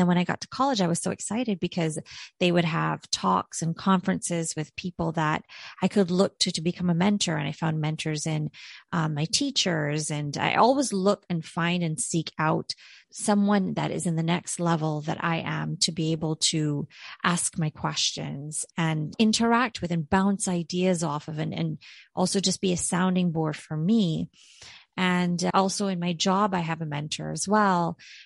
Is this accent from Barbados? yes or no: yes; Barbados; born there; I was born in Barbados, and ever since I was 14, I always like looked for a mentor